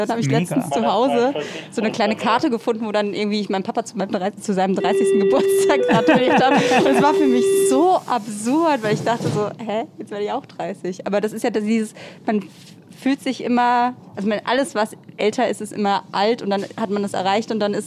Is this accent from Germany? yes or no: yes; Stromberg, Rhineland-Palatinate, Germany; Aus Stromberg. Stromberg ist bei Bingen.